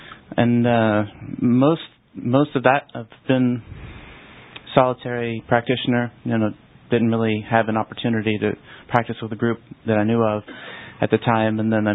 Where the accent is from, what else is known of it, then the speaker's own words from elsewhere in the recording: Pennsylvania, United States; born there; now in Knightdale, United States; I was born in Pennsylvania, but I now call Knightdale my home, which is right outside of Raleigh.